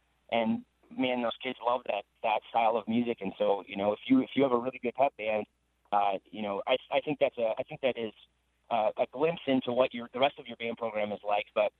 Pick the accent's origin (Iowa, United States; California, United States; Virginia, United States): Iowa, United States; Lake Mills; I grew up in Lake Mills, Iowa, up there north of Mason City. And again, that was a fantastic community to grow up